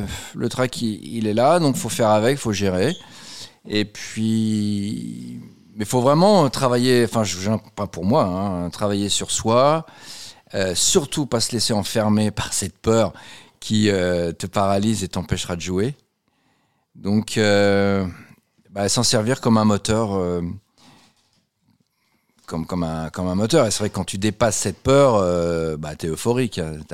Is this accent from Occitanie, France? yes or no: no; Le Havre, Normandy, France; now in Paris, France; Je viens de ma ville du Havre.